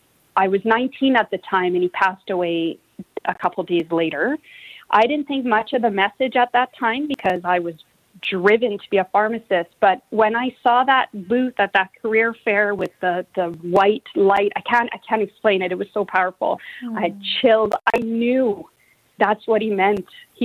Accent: Bonnyville, Alberta, Canada; now in Edmonton, Canada; I did have a satellite clinic in Bonnyville, Alberta, my hometown, for 4 years.

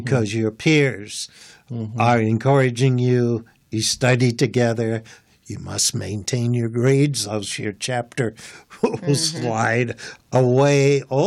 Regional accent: Bermuda; Well, as you may remember, I was born in Bermuda and I grew up there.

